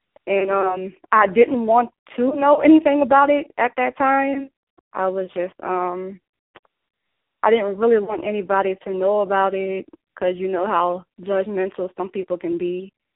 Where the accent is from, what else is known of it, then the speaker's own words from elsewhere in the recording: New Orleans, Louisiana, United States; Okay, well, like you said, I am from New Orleans, Louisiana. I'm 26 years old